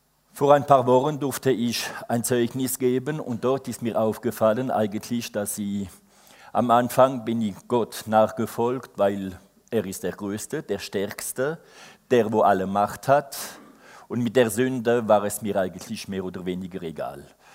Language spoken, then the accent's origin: German; France; German is a second language; now in Unterkulm, Switzerland; Ich bin, wie es schon gesagt worden ist, ein Franzose, aber ich lebe schon circa 23 Jahre hier. Bin nach Unterkulm gezogen wegen familiärer Umständen.